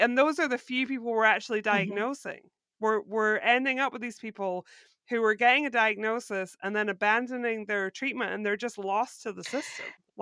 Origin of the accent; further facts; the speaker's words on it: Scotland, United Kingdom; now in United States; because I was born and raised in Scotland.